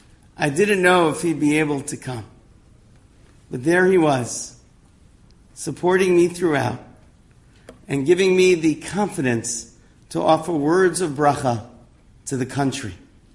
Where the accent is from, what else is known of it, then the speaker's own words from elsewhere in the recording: Forest Hills, New York, United States; As a little boy growing up in Forest Hills, I'd wait every day for Hanukkah, for my father to come home